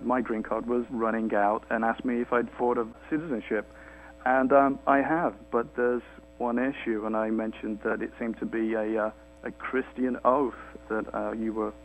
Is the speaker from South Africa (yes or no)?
no; United Kingdom; now in San Francisco, United States; Well, I am British.